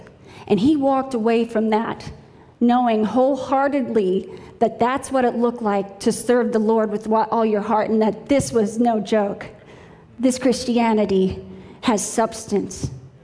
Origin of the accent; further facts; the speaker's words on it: Kansas, United States; As a young girl, I grew up in Kansas, and we went to this little Baptist church out in the country. It's in the middle of nowhere.